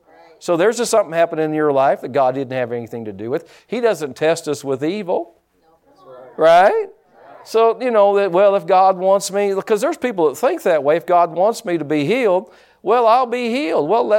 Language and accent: English; Pike County, United States; I don't know if that was right or not, but I'm from Pike County.